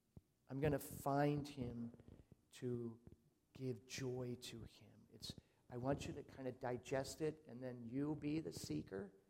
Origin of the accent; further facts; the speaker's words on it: Maryland, United States; I'm from Maryland. Okay, right? What are you doing here? It was really very funny that I was from Maryland and I wasn't from St. Luke's, which is the church right around the corner, right?